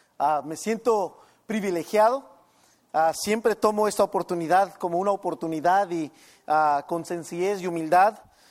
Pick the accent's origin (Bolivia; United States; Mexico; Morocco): United States; Cathedral City, California; Crecí en esta ciudad tan linda, Cathedral City siempre tiene un lugar muy especial en mi corazón. Amo esta ciudad como no tiene idea. Crecí en en Dream Homes, ahí pasé mi niñez, mi juventud. Asistí aquí en las escuelas en la área.